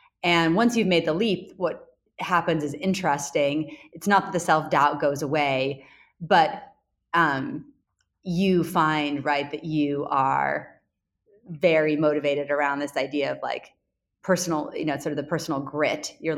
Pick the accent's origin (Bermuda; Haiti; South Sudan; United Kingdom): United Kingdom; England; accent: British; now in United States; and also came speaking the language because I immigrated from England. But I think there was a sense when I moved here of being different and not necessarily always being accepted. Moving into a small town in the Midwest with a very strong at that time British accent.